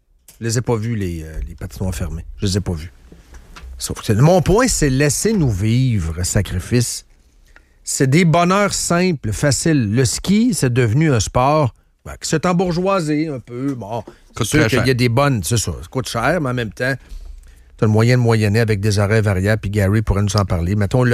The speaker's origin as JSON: {"language": "French", "town": "Charlesbourg", "region": "Quebec", "country": "Canada", "said": "Moi, je viens de Charlebourg. Je suis là depuis 22 ans."}